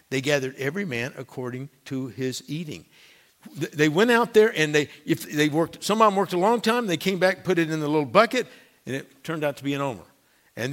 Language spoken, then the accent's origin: English; Tennessee, United States; also born or lived in Georgia / Alabama; I grew up in Tennessee and Georgia and Alabama and, you know, didn't do a lot with olive oil.